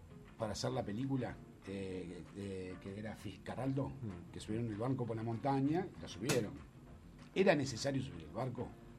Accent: Uruguay; somos todos uruguayos.

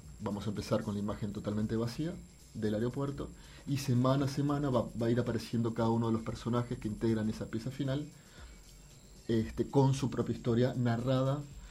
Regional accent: Uruguay; also born or lived in France / Venezuela / Argentina; Yo llego a Uruguay con 15 años, y cuando llego a Uruguay es cuando decido que soy uruguayo. O sea, si bien mis padres son uruguayos, yo nací en Francia, viví en Venezuela, viví en Argentina, en ese primer periodo, ¿no? En la década de los 80, 70 y 80

